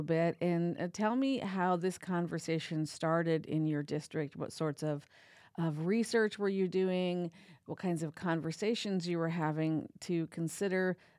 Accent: Spearfish, South Dakota, United States; I'm from Spearfish, and here we are.

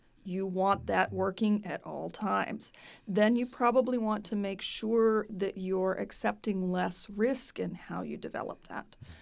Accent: Raleigh, North Carolina, United States; especially since I am from Raleigh.

